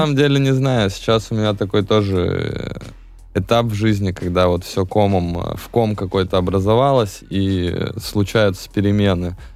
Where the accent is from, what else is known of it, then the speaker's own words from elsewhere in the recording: Tyumen, Tyumen Oblast, Russia; Но Бэтмена не было в моем городе, я же из Тюмени.